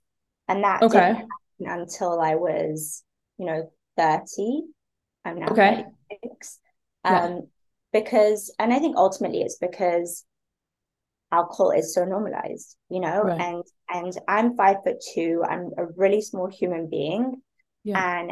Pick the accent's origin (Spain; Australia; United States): Spain; also born or lived in London, United Kingdom; I grew up in Spain.